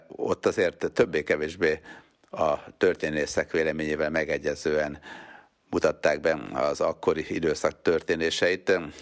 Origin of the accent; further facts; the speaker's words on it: Hungary; mi magyarok vagyunk